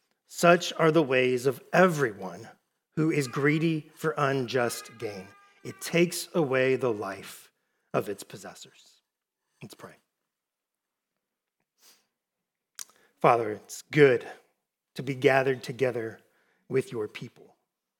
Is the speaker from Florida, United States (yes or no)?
yes; Florida, United States; I grew up in Florida with orange groves all around me.